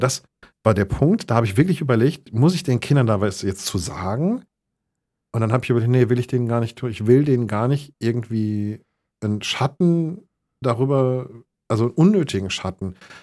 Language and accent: German; Germany; Ne, wir sind ja Deutsche und wir haben nun mal eine Last mit uns rumzutragen.